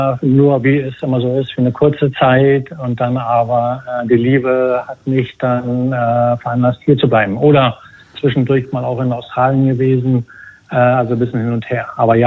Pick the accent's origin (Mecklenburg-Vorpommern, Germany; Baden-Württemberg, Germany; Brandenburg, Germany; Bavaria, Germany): Mecklenburg-Vorpommern, Germany; also born or lived in Dresden; geboren in Mecklenburg und aufgewachsen dort, dann in Dresden studiert. Und dann nach der Wende als Bauleiter ein bisschen rumgekommen.